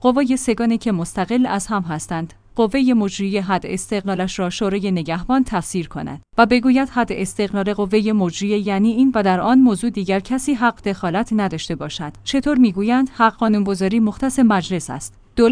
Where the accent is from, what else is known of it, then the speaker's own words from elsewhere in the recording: Iran; من به سهم خودم و به عنوان یک ایرانی